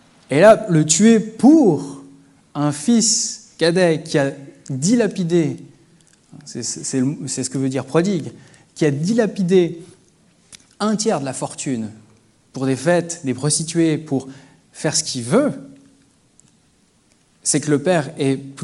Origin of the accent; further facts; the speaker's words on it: Mauritius; mais je suis mauricien, j'ai eu des oncles.